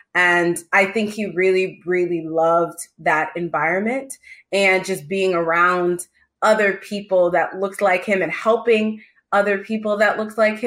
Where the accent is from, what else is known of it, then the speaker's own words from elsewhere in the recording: Virginia, United States; also born or lived in Texas / Delaware / Minnesota / Middle East; So I was born in Texas and we moved to Delaware. We lived in Minnesota. I spent most of I say I'm from Virginia because that's where I spent most of my time.